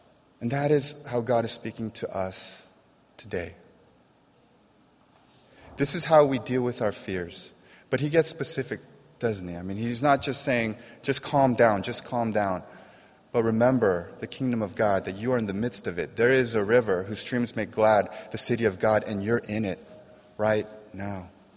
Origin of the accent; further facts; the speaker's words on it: United States; We're American. One thing we're absolutely terrible at is being still.